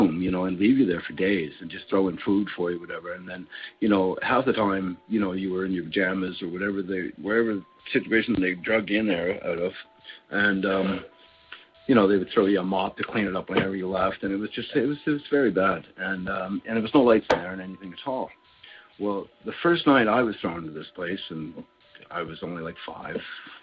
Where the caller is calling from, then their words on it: Calgary, Alberta, Canada; I'm calling from Calgary, Alberta.